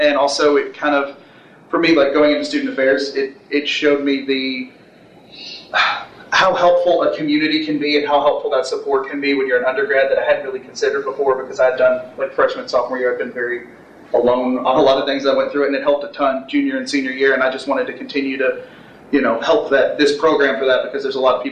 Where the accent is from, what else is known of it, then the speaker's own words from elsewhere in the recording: Princeton, Kentucky, United States; I'm from Princeton, Kentucky, a small town farther west of here